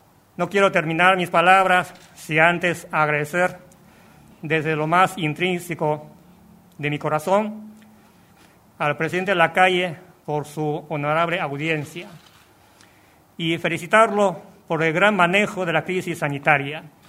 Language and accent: Spanish; China; Spanish is a second language; entre socios estratégicos como somos chinos y uruguayos.